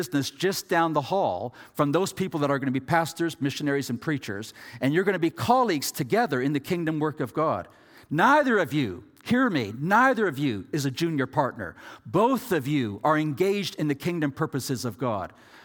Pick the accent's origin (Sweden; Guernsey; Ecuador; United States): Ecuador; I grew up in Ecuador in South America. My parents, as I said, were missionaries there.